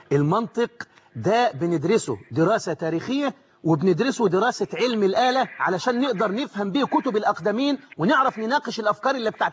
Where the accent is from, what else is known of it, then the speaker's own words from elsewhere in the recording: Egypt; زي ما بنقول عندنا في مصر